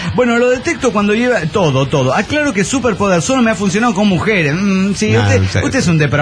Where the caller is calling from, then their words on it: Comitán, Chiapas, Mexico; de Comitán, Chiapas, México.